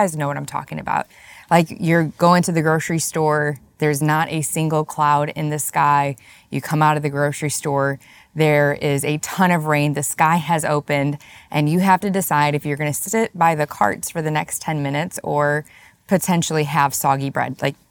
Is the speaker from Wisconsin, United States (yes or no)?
yes; Wisconsin, United States; also born or lived in Missouri / Indiana; Now, I'm from the Midwest. I was born and raised in Wisconsin, lived many years in Missouri and Indiana.